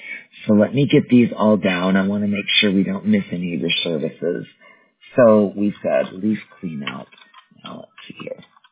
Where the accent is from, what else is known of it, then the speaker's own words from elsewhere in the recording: Wisconsin, United States; now in Colorado, United States; I'm in Colorado. Yeah. I did grow up in the Midwest, though. I grew up in Wisconsin.